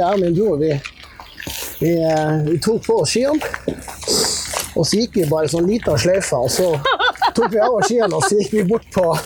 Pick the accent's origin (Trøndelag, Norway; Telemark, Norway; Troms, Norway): Troms, Norway; Tromsø; Jeg vokste opp I Tromsø.